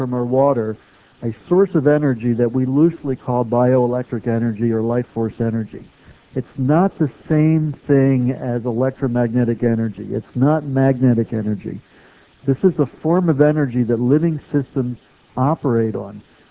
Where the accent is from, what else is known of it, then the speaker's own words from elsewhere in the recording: Scottsdale, Arizona, United States; I'm here from Scottsdale, Arizona.